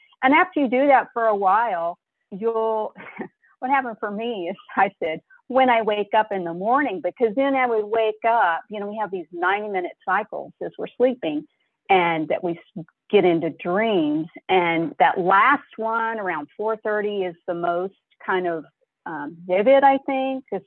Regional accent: Texas, United States; now in California, United States; I'm originally from Texas, and I now live in California.

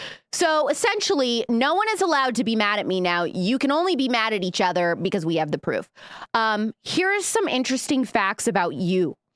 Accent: Indiana, United States; because I'm a Midwest girl, actually. So I'm born and raised in Indiana.

